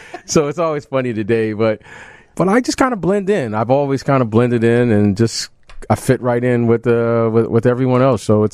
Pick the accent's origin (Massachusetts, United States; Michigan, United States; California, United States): Michigan, United States; Detroit; born or raised there